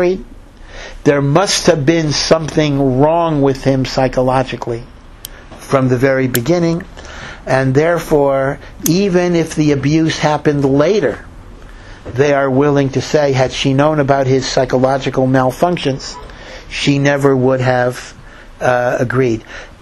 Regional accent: Silver Spring, Maryland, United States; you know, I come from Silver Spring, Maryland.

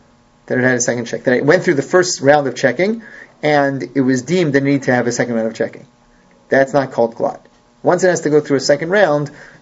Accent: Philadelphia, Pennsylvania, United States; when I was growing up in Philadelphia, there was still a store that sold non-glot.

